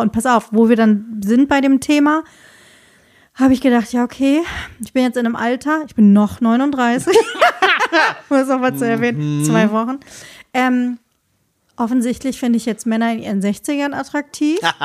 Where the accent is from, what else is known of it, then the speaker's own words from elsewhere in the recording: Marburg, Hesse, Germany; die haben ja gerade einen Film veröffentlicht, der in meiner Heimatstadt Marburg gedreht wurde und spielt.